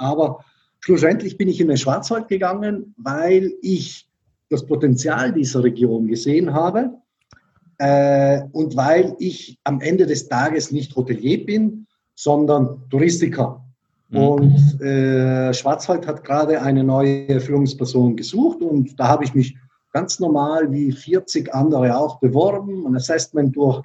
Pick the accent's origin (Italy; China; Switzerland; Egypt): Italy; Bolzano, Trentino-Alto Adige; now in Germany